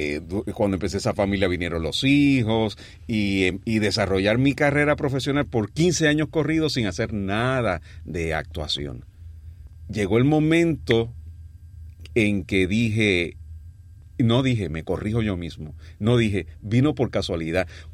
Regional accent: Puerto Rico; tres de los protagonistas somos puertorriqueños.

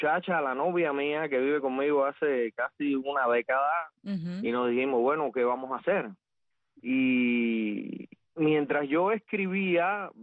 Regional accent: Pinar del Río, Cuba; yo soy de Pinar del Río, con ese orgullo que nos caracteriza a la gente inteligente y sensible. Ajá. Del occidente del país.

